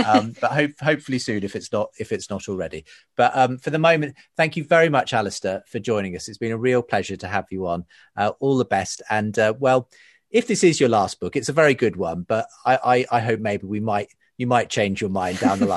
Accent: United States; as an American, I believe everyone is entitled to have one

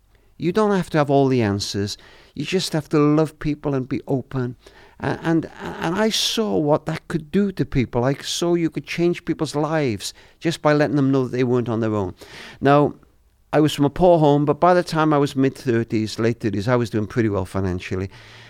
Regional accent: Wales, United Kingdom; Being Welsh.

